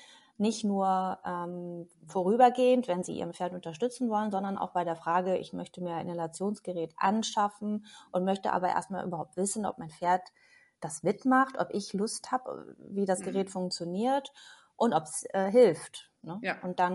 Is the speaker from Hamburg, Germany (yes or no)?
yes; Hamburg, Germany; now in Föhr, Germany; Ich bin mittlerweile 39 Jahre alt und lebe seit 8 Jahren auf der Nordseeinsel Föhr. Ich komme ursprünglich aus Hamburg